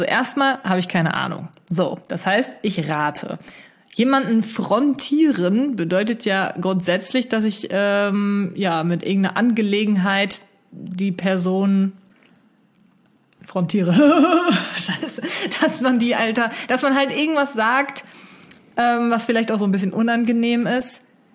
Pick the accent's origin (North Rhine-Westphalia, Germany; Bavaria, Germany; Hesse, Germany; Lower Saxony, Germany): North Rhine-Westphalia, Germany; born there; Wir kommen ja eigentlich gebürtig aus dem Siegerland.